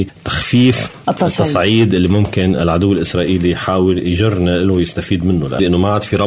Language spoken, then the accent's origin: Arabic; Lebanon; نحن كلبنانيين